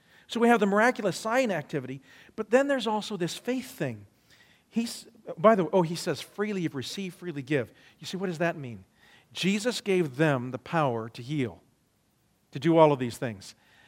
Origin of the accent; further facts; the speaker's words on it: Arizona, United States; because I grew up in Arizona, and I grew up around water